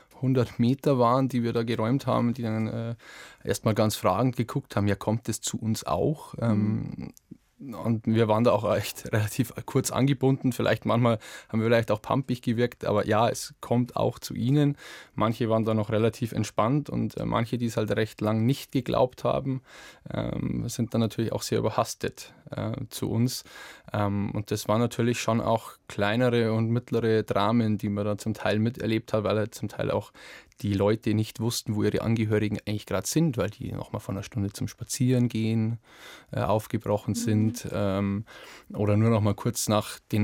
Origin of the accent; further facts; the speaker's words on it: Bavaria, Germany; Wir sind mit der Freiwilligen Feuerwehr aus meinem Heimatort mit einem Hilfeleistungskontingent aus dem Landkreis Rosenheim